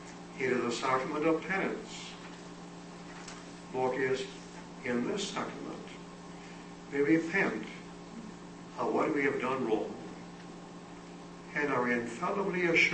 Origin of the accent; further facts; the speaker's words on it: Cleveland, Ohio, United States; I was in Cleveland for tertianship, which is my hometown.